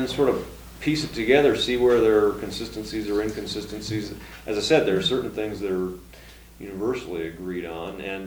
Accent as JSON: {"language": "English", "country": "United States", "said": "It's just that I'm American."}